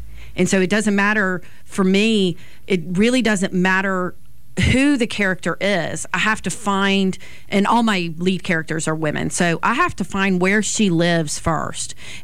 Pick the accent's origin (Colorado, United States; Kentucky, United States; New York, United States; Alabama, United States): Alabama, United States; Belle Fontaine; Point is absolutely based on South Mobile County. Okay. And it's because that is where I grew up. I grew up on Bell Fountain. I am a proud Bay Rat.